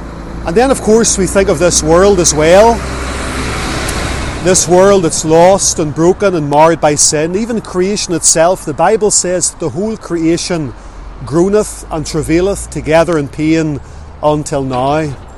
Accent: Lisburn, Northern Ireland, United Kingdom; I can remember growing up in Lisburn

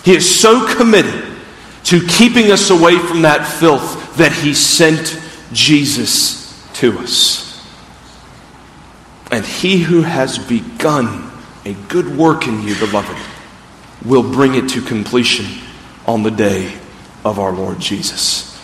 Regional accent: Greenville, South Carolina, United States; one thing we learned about here that I'd never thought about growing up in Greenville were mudslides. We just don't have mudslides in South Carolina.

